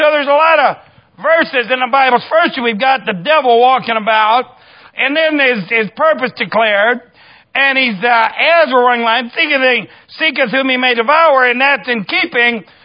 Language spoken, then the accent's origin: English; Ireland; That's an Irish proverb. I'm Irish. I can do that.